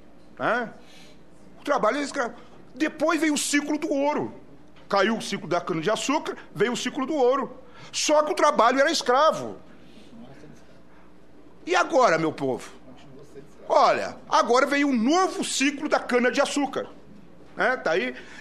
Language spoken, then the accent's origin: Portuguese; Rio Grande do Sul, Brazil; A questão lá no meu estado, por exemplo, do Rio Grande do Sul